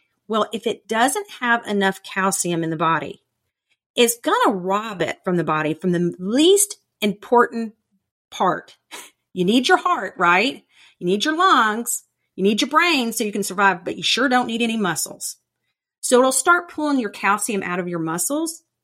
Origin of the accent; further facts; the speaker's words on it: Mississippi, United States; I'm from Mississippi. We have pecan trees everywhere.